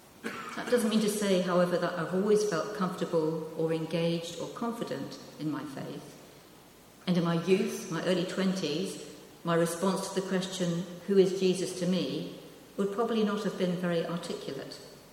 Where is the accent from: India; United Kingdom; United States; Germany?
United Kingdom; London; born there; I was born in London, the eldest of four daughters, a lovely couple from Northern Ireland, Anthony and Imelda. My parents are Belfast. They had moved to London for better work